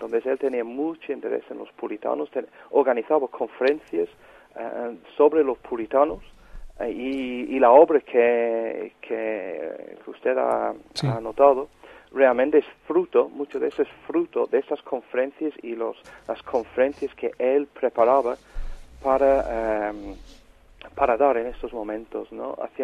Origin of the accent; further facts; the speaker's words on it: England, United Kingdom; Spanish is a second language; yo como inglés tengo que tener mucho cuidado